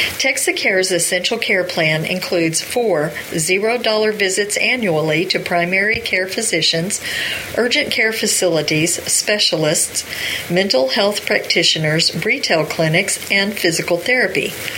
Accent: Texas, United States; I'm a native Texan, and many of our team members are born and raised in Texas

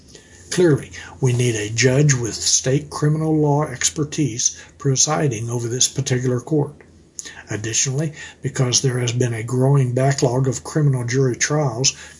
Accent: United States; I was born and raised in Midland County. After graduating from law school, I chose to move back to Midland to raise my family in Midland and to establish my law practice here.

